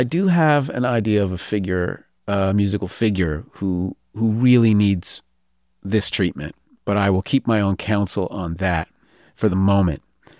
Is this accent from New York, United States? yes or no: yes; New York, United States; You know, I'm white, he's black. I'm from New York, he's from Detroit. I come from a upper middle class family.